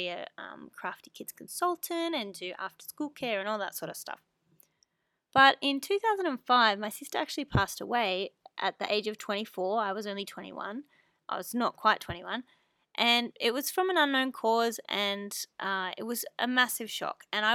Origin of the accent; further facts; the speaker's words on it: Canberra, Australian Capital Territory, Australia; So I grew up in Canberra, Australia, with my parents and my sister, and we were a very close-knit family.